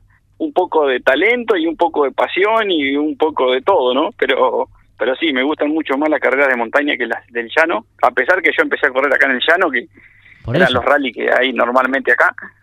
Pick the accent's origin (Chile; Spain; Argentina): Argentina; La Pampa; nosotros que somos de La Pampa